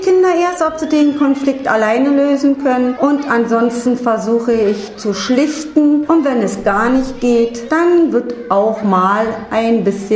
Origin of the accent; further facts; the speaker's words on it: Wusterhausen, Brandenburg, Germany; Ich komme hier aus Wusterhausen.